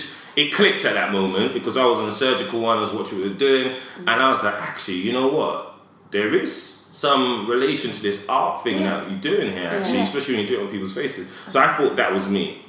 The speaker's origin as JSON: {"language": "English", "town": "Edmonton", "region": "London", "country": "United Kingdom", "tie": "born or raised there", "said": "And I grew up in Edmonton, you know, so like, where we were, yeah."}